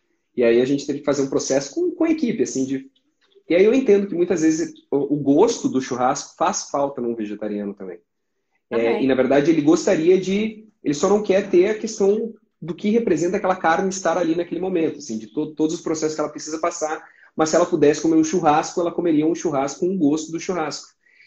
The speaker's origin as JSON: {"language": "Portuguese", "region": "Rio Grande do Sul", "country": "Brazil", "said": "estou eu pensando enquanto gaúcho aqui, que a carne, por exemplo, é uma coisa cultural aqui no gaúcho"}